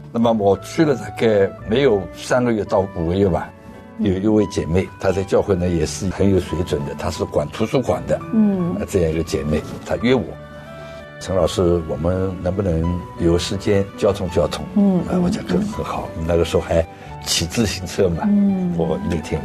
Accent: Shanghai, China; 但是我说我是个上海人，但我也是个基督徒

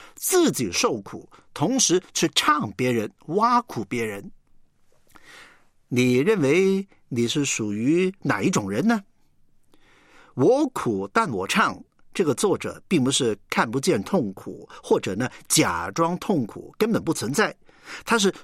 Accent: Guangdong, China; first language Cantonese; Chinese is a second language; 你知道我是个广东人，说粤语，平常都是说粤语的

